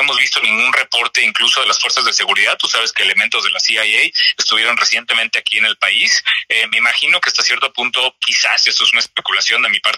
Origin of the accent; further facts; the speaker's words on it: Mexico; Nos da gusto como mexicanos tener un gobierno que está dedicado a eliminar la corrupción